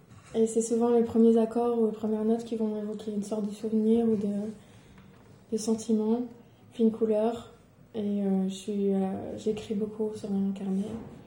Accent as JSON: {"language": "French", "country": "Belgium", "said": "comme je venais de Belgique, j'ai beaucoup fréquenté la Gare du Nord."}